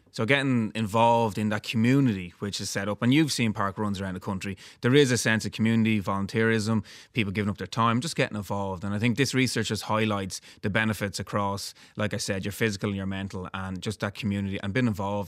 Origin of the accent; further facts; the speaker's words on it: Dublin, Leinster, Ireland; Now, I grew up around Marley Park. My running club, Dundrum South Dublin, started there.